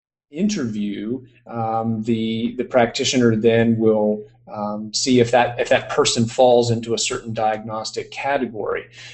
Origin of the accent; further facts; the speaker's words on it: Pennsylvania, United States; I'm originally from Pennsylvania, but practiced in South Carolina for 6 years.